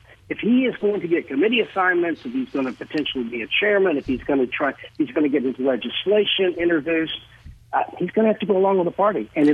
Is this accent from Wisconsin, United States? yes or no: no; Texas, United States; now in Memphis, United States; I was originally from Texas and actually moved here to Memphis to start the business.